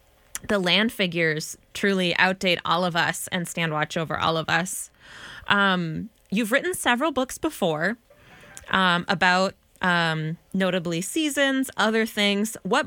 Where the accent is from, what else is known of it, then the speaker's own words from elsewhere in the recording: Duluth, Minnesota, United States; but I am from Duluth.